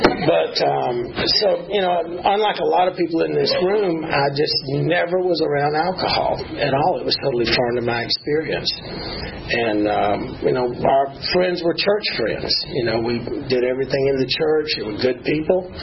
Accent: Atlanta, Georgia, United States; born there; I was born right here in Atlanta, Georgia, 1957. I'm 55. I was born at Georgia Baptist Hospital.

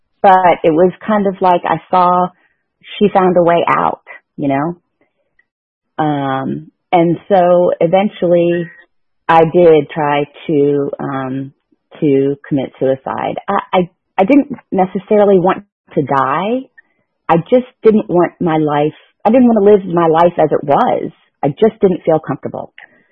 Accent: Dunwoody, Georgia, United States; I'm the youngest of three girls. I grew up in Dunwoody, so not too far from where I am now.

